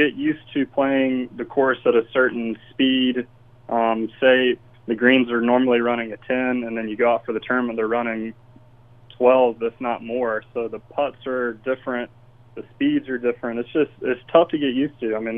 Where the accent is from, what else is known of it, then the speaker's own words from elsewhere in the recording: Georgia, United States; what I dreamed about when I was a kid, growing up in South Georgia, watching it on TV.